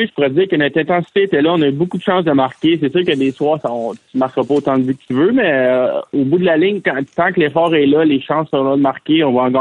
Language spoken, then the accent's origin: French; Montreal, Quebec, Canada; On vient de là, c'était notre équipe de jeunesse